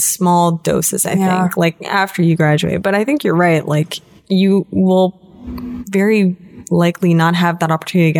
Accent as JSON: {"language": "English", "region": "East Coast", "country": "United States", "tie": "born or raised there", "said": "I'd never lived on my own because I went to school in my hometown, which, you know, was on the East Coast. I lived at home."}